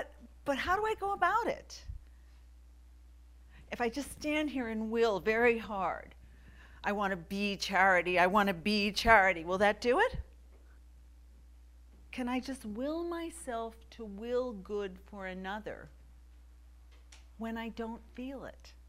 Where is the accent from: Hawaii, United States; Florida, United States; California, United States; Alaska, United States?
California, United States; I am from California, first of all, which qualifies me eminently to be an authority on process.